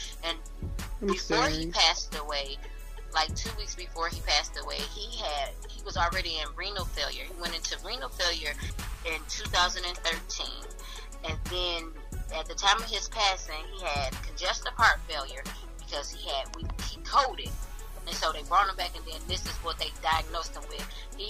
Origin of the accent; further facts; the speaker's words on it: Pontiac, Michigan, United States; I'll even come to Detroit. I'm from Pontiac. I don't mind coming to Detroit.